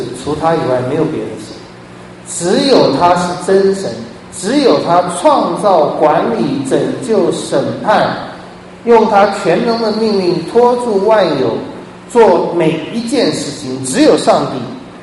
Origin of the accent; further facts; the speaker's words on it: China; 像我们中国人最容易有的偶像就是读书